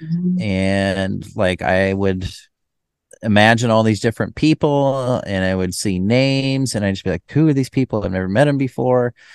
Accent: Boise, Idaho, United States; and I grew up in Boise, Idaho

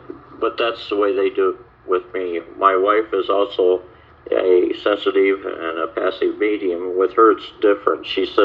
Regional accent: Phoenix, Arizona, United States; born there; Well, I was born with these abilities. I was born in Phoenix, Arizona in 1949, but I really didn't realize that I had the ability to pick up on spirits and stuff until I was in school.

